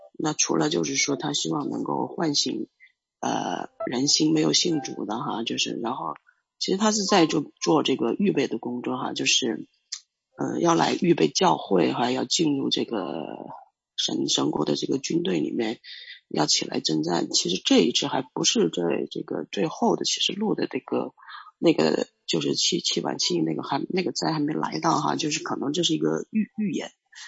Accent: China

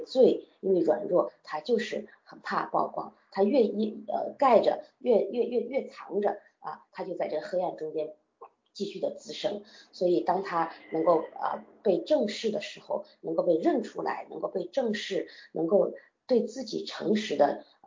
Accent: China; 但是我们中国人呢，因为中国的文化呢，他有一些忌讳

